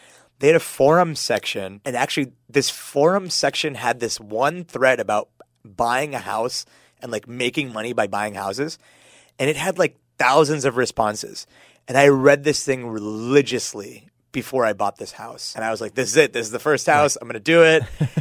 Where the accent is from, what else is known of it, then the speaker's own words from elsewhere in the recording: Pittsburgh, Pennsylvania, United States; now in San Francisco, United States; I grew up in Pittsburgh.